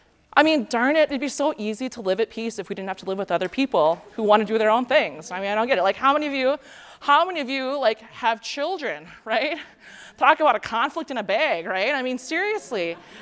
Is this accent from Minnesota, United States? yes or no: yes; Minnesota, United States; we ended up back in my hometown. We live right now like by Butterfield, Minnesota. Again, that's just very, very rural.